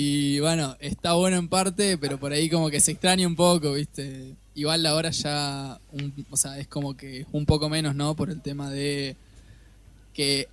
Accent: Zapala, Neuquén, Argentina; Y yo soy de Zapala, Neuquén.

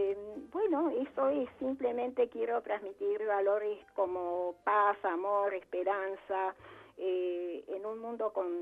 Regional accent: Tucumán, Argentina; Yo crecí en Tucumán. Fui a un colegio, a la Escuela Sarmiento de Tucumán, empecé la universidad en Tucumán

